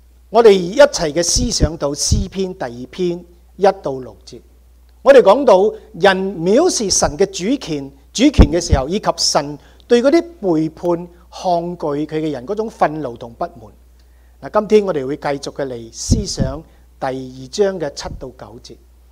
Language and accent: Chinese; Guangdong, China; 甚至我们广东人如果不喜欢别人劝他